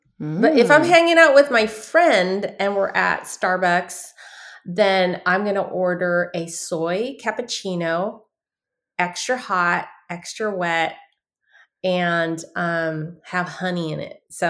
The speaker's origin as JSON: {"language": "English", "town": "San Francisco", "region": "California", "country": "United States", "tie": "born or raised there", "said": "as a Chinese American, I was born in San Francisco Chinatown, and grew up drinking tea"}